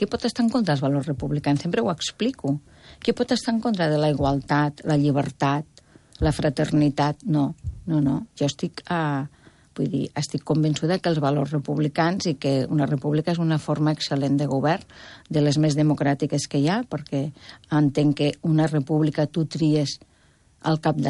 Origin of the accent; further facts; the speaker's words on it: Catalonia, Spain; Jo crec que podem estar molt contents, com a catalans i catalanes